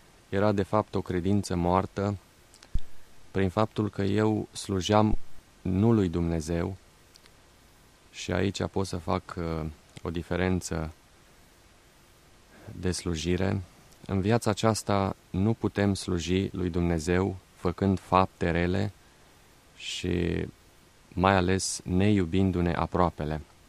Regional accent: Timișoara, Timiș County, Romania; born there; sunt născut în Timișoara.

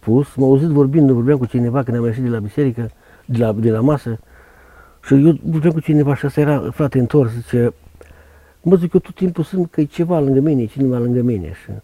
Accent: Pescari, Caraș-Severin, Romania; eu am crescut unde stau, la Pescari sau Coronin

